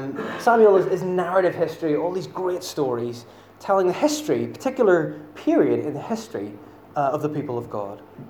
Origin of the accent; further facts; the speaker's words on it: Northern Ireland, United Kingdom; you may have noticed I'm from Northern Ireland, I know I've got a very subtle accent.